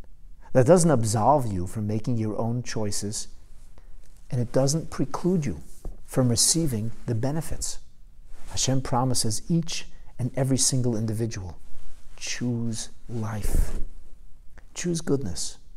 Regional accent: Canada; although I'm a Canadian living in Canada

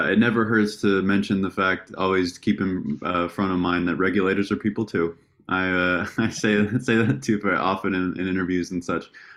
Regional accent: Reno, Nevada, United States; like I said, from born and raised in Reno, Nevada

